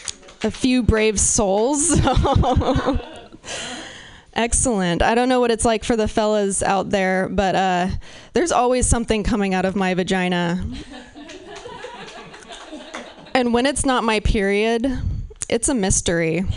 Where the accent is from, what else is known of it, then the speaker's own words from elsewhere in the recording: Pacific Northwest, United States; I'm from the Pacific Northwest. I have to be like passive aggressive about it.